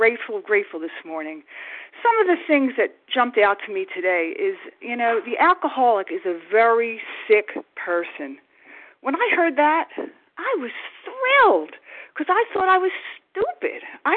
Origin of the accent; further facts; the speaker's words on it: New Jersey, United States; I'm from South Jersey